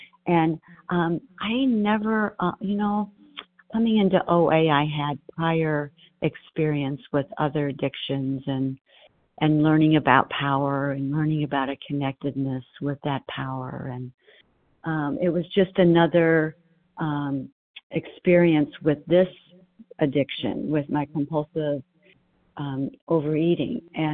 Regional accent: Arizona, United States; from Arizona, and welcome to all the newcomers.

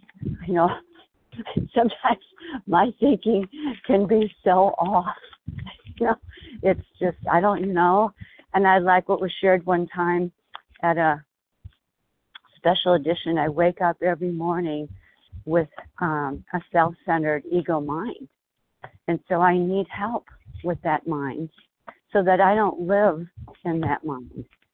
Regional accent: Arizona, United States; from Arizona

